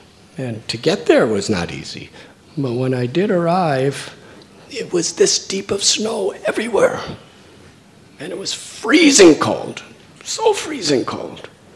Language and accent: English; Chicago, Illinois, United States; I'm from Chicago. In the winter time, all you see is snow.